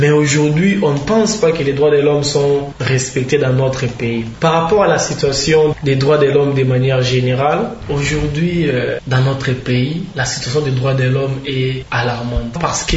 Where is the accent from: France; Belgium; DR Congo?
DR Congo; Surtout parce que nous sommes premièrement des Congolais. Nous sommes d'abord des Congolais.